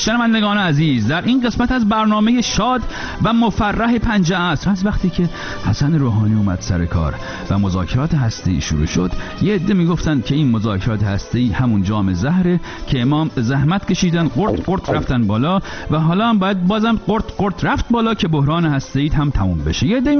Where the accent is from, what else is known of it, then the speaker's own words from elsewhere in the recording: Iran; moved away as an adult; منم تا وقتی مهاجرت نکرده بودم و از ایران خارج نشده بودم